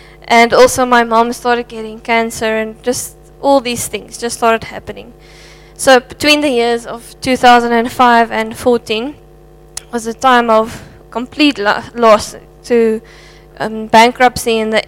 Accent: Albertinia, Western Cape, South Africa; So, I grew up actually in Albertina, which is about an hour away from here.

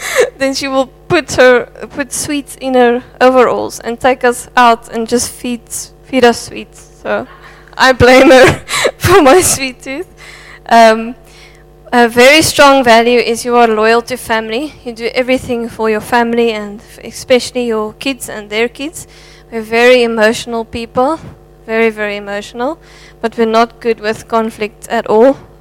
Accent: Albertinia, Western Cape, South Africa; So, I grew up actually in Albertina, which is about an hour away from here.

